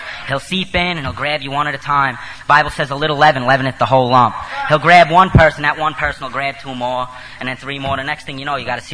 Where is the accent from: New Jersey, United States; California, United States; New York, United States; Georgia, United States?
New York, United States; Brooklyn; I come from Brooklyn, New York, an Italian neighborhood.